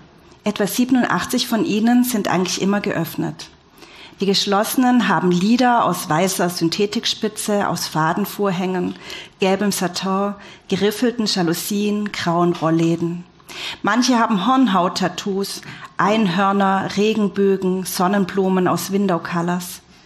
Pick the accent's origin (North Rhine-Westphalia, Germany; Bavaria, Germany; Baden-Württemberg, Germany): Baden-Württemberg, Germany; ich bin Schwäbin